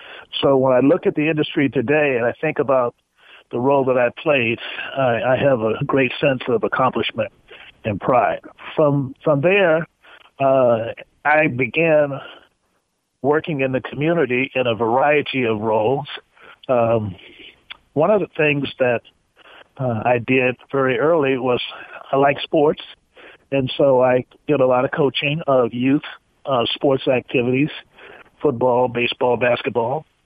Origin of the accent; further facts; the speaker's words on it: Richmond, Virginia, United States; I was born in Richmond, Virginia, also known as the capital of the Confederacy.